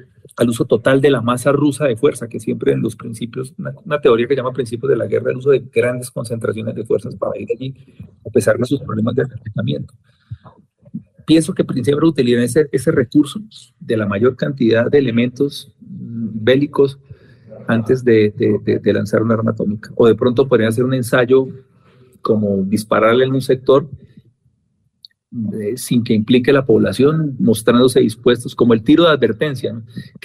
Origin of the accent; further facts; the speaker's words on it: Santander, Colombia; Aquí en Colombia, yo soy santandereano